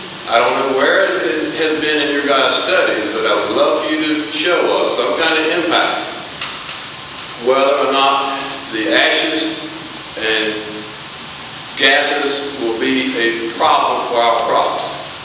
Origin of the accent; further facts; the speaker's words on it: Hampstead, North Carolina, United States; I'm from Hampstead, Pender County.